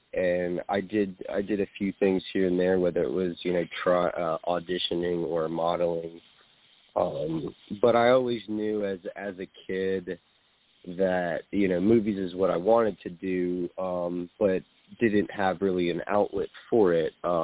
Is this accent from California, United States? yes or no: no; New Jersey, United States; now in Greensboro, United States; I'm originally from New Jersey, but I reside in Greensboro, North Carolina